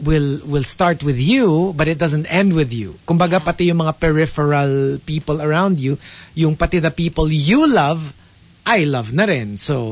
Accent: United Kingdom; now in Philippines; No, because I'm British.

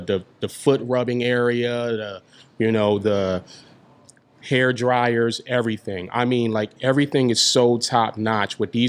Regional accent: Trenton, New Jersey, United States; We're from Trenton. We're creatives. Like, yes. It doesn't mean that we're not geniuses, but we're creatives. We do things with our hands. We build, you know. So when they took vocational away from Trenton High in the late 90s

